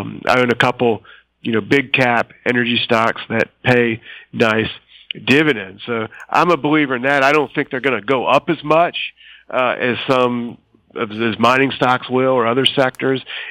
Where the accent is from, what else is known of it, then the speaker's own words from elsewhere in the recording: United States; as an American myself